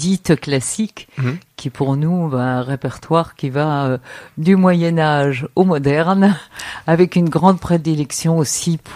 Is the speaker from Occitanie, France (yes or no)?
yes; Toulouse, Occitanie, France; moved away as an adult; Occitan parce que je suis occitane, je suis née à Toulouse, j'y ai vécu les 20 premières années de ma vie. Et catalan parce que nous sommes aussi, tous les deux, Edgar et moi, catalans de cœur.